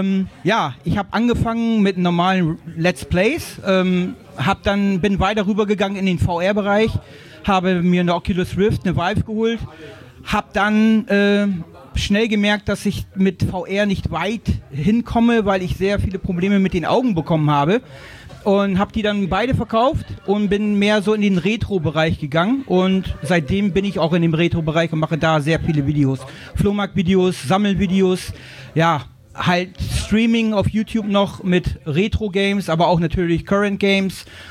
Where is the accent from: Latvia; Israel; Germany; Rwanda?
Germany; Bremerhaven, Bremen; Also ich komme hier aus Bremerhaven und fühle mich auch wohl hier in Bremerhaven.